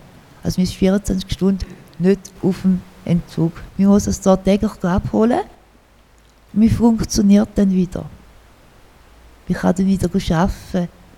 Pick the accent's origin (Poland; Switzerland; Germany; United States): Switzerland; da gehört sich einfach nicht als Schweizerin.